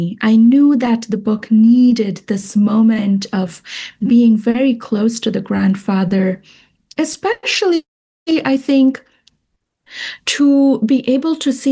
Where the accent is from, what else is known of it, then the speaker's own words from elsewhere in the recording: Kolkata, West Bengal, India; moved away as an adult; now in New York, United States; I grew up in Kolkata and I now live in New York. And I have been living in this country for half my life.